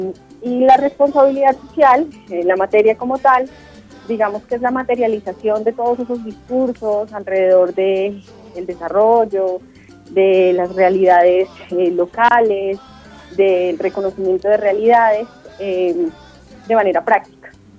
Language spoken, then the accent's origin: Spanish; Colombia; para nosotros como ciudadanos, como colombianos.